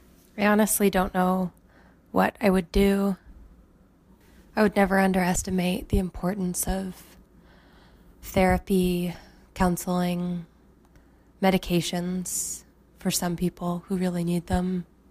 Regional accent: Maine, United States; When I first decided to get sober, I was in Maine, my home state and the place where I live now.

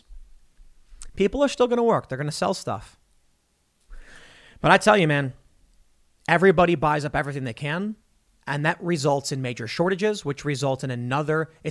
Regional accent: Chicago, Illinois, United States; I'm from Chicago.

